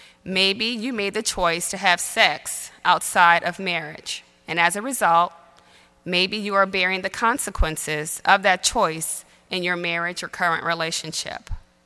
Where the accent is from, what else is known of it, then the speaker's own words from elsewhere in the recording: New Orleans, Louisiana, United States; accent: New Orleanian; that I am not from these parts, and maybe you've heard my little New Orleanian accent at times, but I am from New Orleans, and I grew up Catholic.